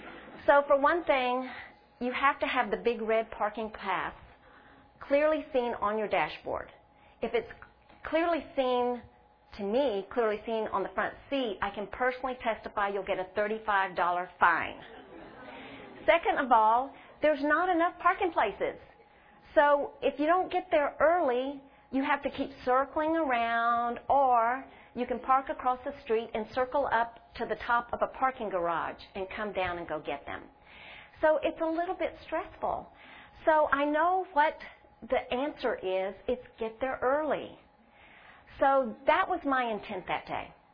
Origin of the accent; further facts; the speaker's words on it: Corpus Christi, Texas, United States; moved away as an adult; my husband and I moved here, we were both born and raised in Corpus Christi